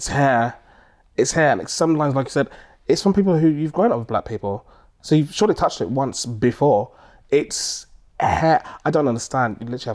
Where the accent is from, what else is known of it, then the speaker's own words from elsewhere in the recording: United Kingdom; born there; because I might sometimes I'll say I'm from Britain, I'm born here, my parents are Jamaican